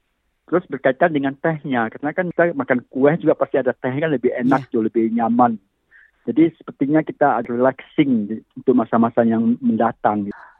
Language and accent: Indonesian; North Sumatra, Indonesia; kampung saya juga indah. Ada sawah-sawah ya. Ada Danau Toba juga itu bagus ya. Juga ada kelapa sawit, pohon karen gitu.